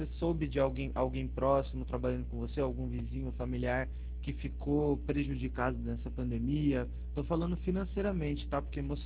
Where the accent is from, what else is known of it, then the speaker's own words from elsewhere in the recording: São Paulo, Brazil; Eu sou da região de Sorocaba.